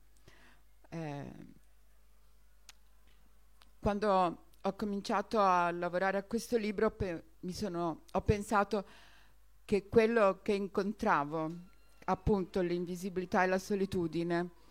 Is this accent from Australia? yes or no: no; Cuba; Italian is a second language; now in Italy; che ha cambiato tanti significati nell'arco del tempo nel mio paese, che è Cuba in questo caso